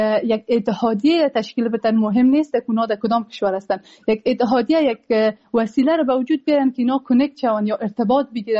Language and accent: Persian; Afghanistan; now in Germany; من مثلا شخصا در کشور جرمنی زندگی میکنم،